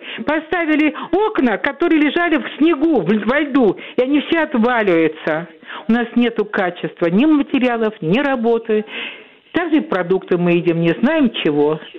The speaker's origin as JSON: {"language": "Russian", "region": "Moscow", "country": "Russia", "said": "Вот в Москве, я москвичка"}